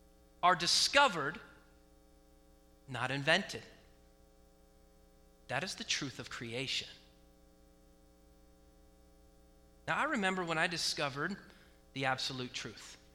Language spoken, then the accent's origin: English; Oregon, United States; Now, I grew up in Oregon, very liberal, and I grew up in the public school system.